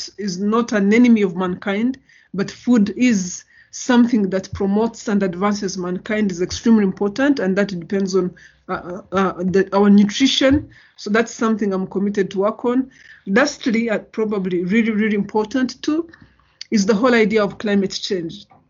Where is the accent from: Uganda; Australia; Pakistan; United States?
Uganda; My family found itself in a refugee camp in Uganda. We were very lucky. We were given a piece of land where we grew up in Uganda, and that allowed my parents to farm. And having grown up on a farm, a small farm